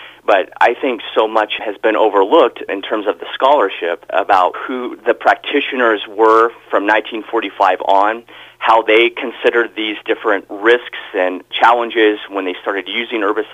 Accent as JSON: {"language": "English", "region": "Oregon", "country": "United States", "tie": "born or raised there", "said": "I was born in Oregon and grew up in the southern part of the state, and usually people who love agricultural history sort of grew up on farms."}